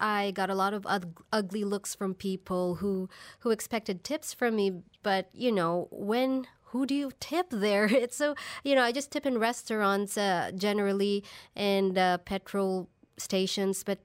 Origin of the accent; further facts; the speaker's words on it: Philippines; I'm Filipino and I come across a Filipino waiter or pump attendant